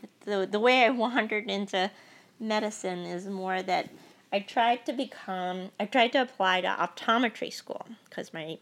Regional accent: New York, United States; I spent most of my life in a very, very tiny apartment in Manhattan. In not such a great neighborhood. I grew up in Chinatown

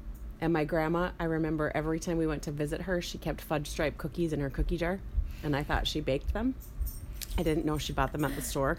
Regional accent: West Fargo, North Dakota, United States; I grew up in West Fargo, North Dakota.

